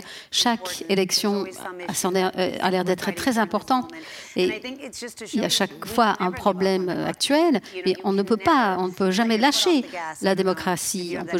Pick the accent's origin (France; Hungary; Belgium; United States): United States; Texas; Et je viens du Texas et ça ne veut pas dire que je ne comprends pas ce qui se passe en Italie